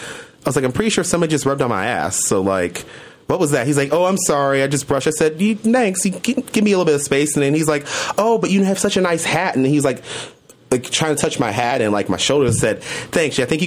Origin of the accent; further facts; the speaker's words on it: Chicago, Illinois, United States; I am from Chicago.